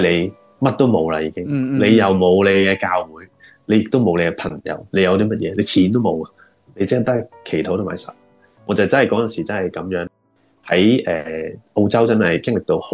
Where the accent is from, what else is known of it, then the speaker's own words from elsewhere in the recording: China; 咁我哋中國人咁啊，好誠實咁樣答啦